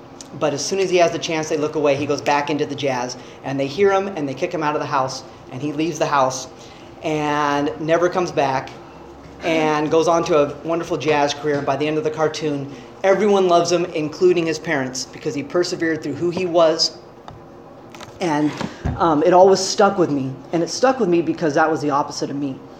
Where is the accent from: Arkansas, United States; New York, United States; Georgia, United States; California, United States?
California, United States; also born or lived in New Jersey; I was born in New Jersey because my dad was a stockbroker, and he wanted to work on Wall Street, at least for a little bit. And as soon as I was popped out, he wanted to raise his family in California, so they got right back.